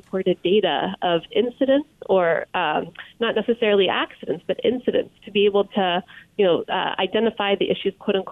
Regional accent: New Jersey, United States; now in Boston, United States; I am from New Jersey originally

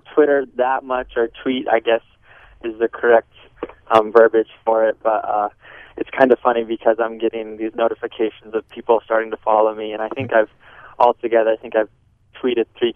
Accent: Colombe, South Dakota, United States; Yeah, I'm from Colombe, South Dakota. Graduated from Colombe in 2007.

